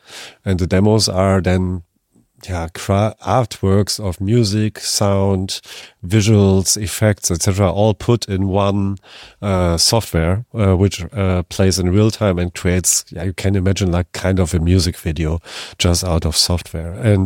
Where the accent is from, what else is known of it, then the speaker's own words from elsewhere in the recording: Germany; I'm from Germany